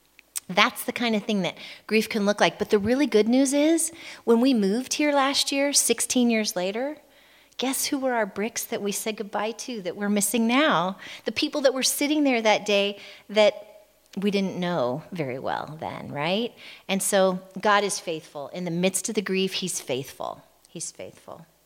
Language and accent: English; United States; She's Czech, and I'm American, and I speak English.